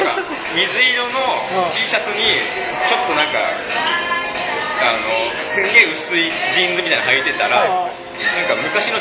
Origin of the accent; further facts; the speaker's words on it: Tokyo, Japan; born there; まあ、僕東京生まれなんで、実家から通ってて